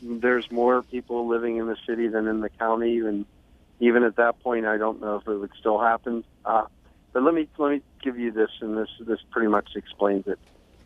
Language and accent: English; Scott Township, Pennsylvania, United States; I grew up in Scott Township on the border of Carnegie. It was my backyard, and my street ended out down at Green Tree.